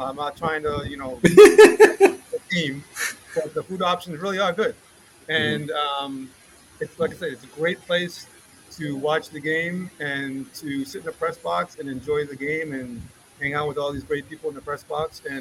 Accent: Boston, Massachusetts, United States; now in Charlotte, United States; So I'm from the Boston area. I came here to Charlotte in 2017. I came here in 2016.

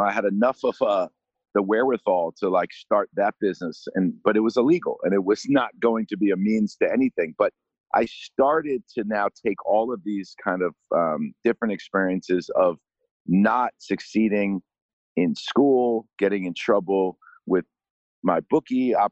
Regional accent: New York, United States; this kind of fast-paced, exciting life that growing up in New York, I was exposed

